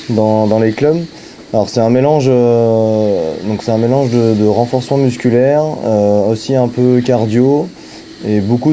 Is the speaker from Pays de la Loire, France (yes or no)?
yes; Talmont, Pays de la Loire, France; j'ai grandi à Talmont et je suis ensuite parti à mes 19-20 ans au club de la Chaise Giraud.